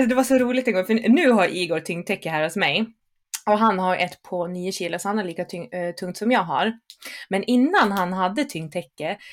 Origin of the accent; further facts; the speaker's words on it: Gustavs, Dalarna County, Sweden; jag är ju härifrån. Jag är ju från ett litet ställe då som heter Gustavs.